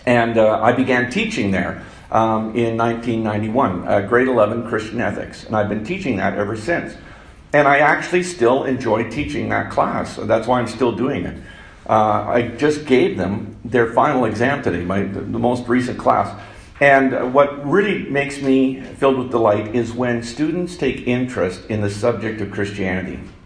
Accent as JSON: {"language": "English", "region": "Alberta", "country": "Canada", "moved": "as an adult", "lives_now": "Saskatchewan, Canada", "said": "I came from Alberta, but once I moved to Saskatchewan, like to seminary, I have never left Saskatchewan."}